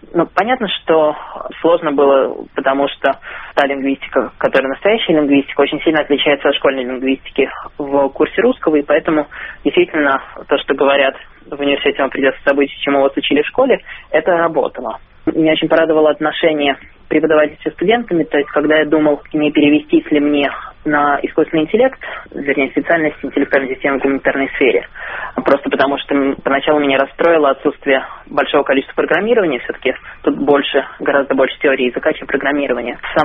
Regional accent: Minsk, Belarus; я сам из Беларуси, из Минска.

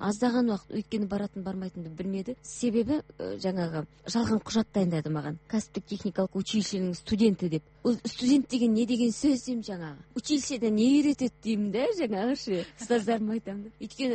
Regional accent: Petropavl, North Kazakhstan Region, Kazakhstan; Сондықтан мен өзімді Қызылжардың қызыл сөзі қызымын деп айтамын өзімді.

